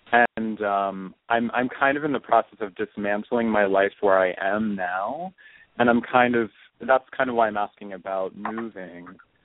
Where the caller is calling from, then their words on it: Maryland, United States; and I'm calling from Maryland.